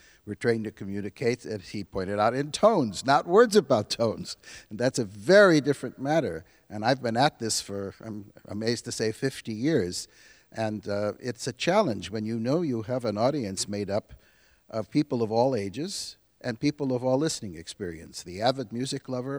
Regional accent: Chicago, Illinois, United States; accent: Chicago; Yes, with my Chicago accent.

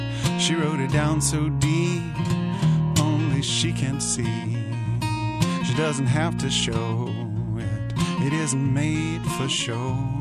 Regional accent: Dayton, Ohio, United States; Well, I was born in Dayton.

